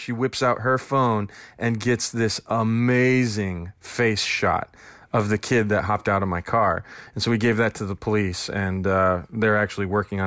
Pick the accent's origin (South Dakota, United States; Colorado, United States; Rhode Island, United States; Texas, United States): Colorado, United States; Denver; I'm from Denver, Colorado.